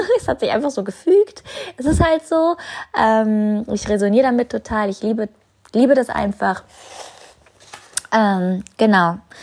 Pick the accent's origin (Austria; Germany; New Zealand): New Zealand; German is a second language; mein Flug nach Neuseeland, zurück in meine Heimat